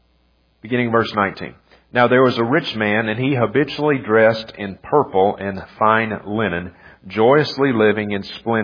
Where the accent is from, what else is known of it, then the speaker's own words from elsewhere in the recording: Vicksburg, Mississippi, United States; moved away as an adult; now in Idaho, United States; I'm originally from Mississippi, born and reared in Vicksburg, Mississippi, but my wife Kathy and I moved up to Idaho about 4 years ago, a beautiful area of the country.